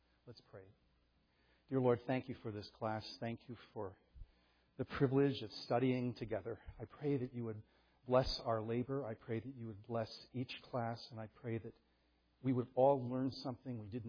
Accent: Scotland, United Kingdom; I'm Scottish, I can say that.

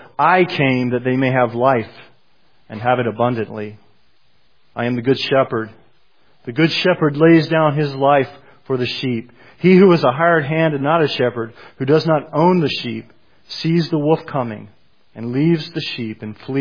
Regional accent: Fayetteville, North Carolina, United States; since I actually grew up in Fayetteville, and in God's providence, I've been brought back to my hometown for a tour at Fort Bragg.

